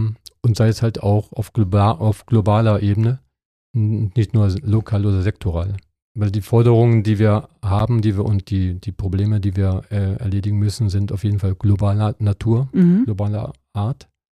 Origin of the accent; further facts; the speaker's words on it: Harz, Germany; ich komme aus dem Harz.